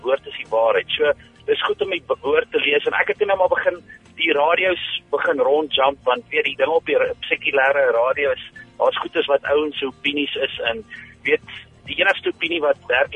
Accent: Rustenburg, North West, South Africa; ek is van sprong van, ek kom al van Rustenburg af

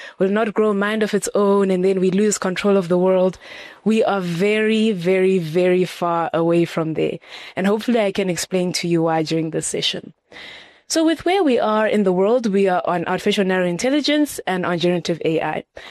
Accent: Zimbabwe; My passion for this beautiful country of mine, my home country.

